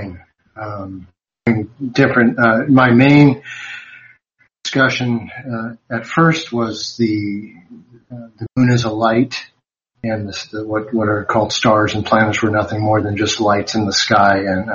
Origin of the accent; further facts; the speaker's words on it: California, United States; growing up in California, you tend to run into people from all over. So then you pick up different accents